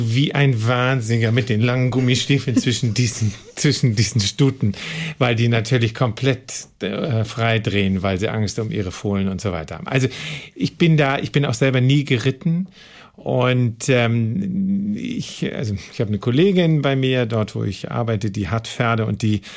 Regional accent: Bremen, Germany; born there; Nee, da kommen meine Großeltern her. Ich bin geboren in Bremen.

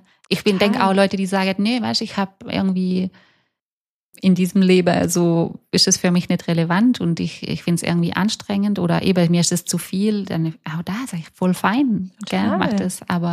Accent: Bräunlingen, Baden-Württemberg, Germany; ich bin in Bräunlinger groß geworden, ich habe hier auch so meine Geschichte und meinen Weg

